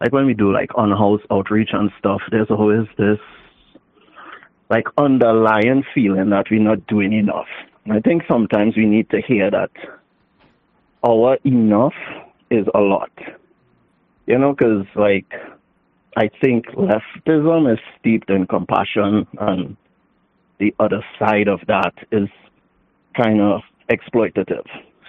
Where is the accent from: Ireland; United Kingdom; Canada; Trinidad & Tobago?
Trinidad & Tobago; now in California, United States; I live in California, but I am from Trinidad.